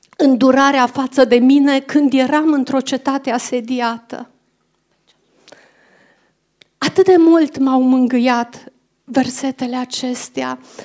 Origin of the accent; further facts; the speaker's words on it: Lugoj, Timiș County, Romania; la prietena mea cu care am copilărit în Lugoj